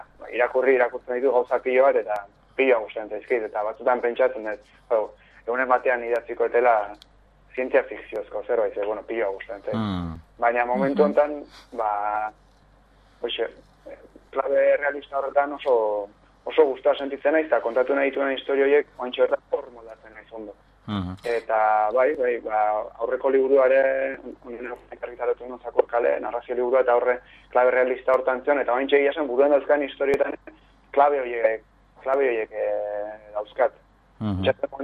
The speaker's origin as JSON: {"language": "Basque", "town": "San Sebastián", "region": "Basque Country", "country": "Spain", "tie": "born or raised there", "said": "ni Donosti gara naiz, hemen bizi izan naiz, ba, hemen jaio nintzen, da hemen bizi izan naiz, ba, urte hauetan"}